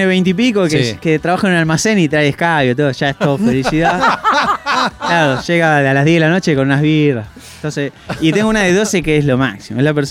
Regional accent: Mar del Plata, Buenos Aires Province, Argentina; Mar del Plata, mi ciudad natal

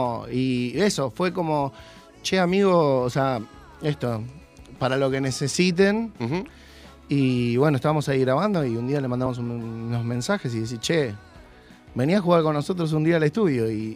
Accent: Don Torcuato, Buenos Aires Province, Argentina; O sea, porque ella es de Pilar y nosotros somos de Torcuato.

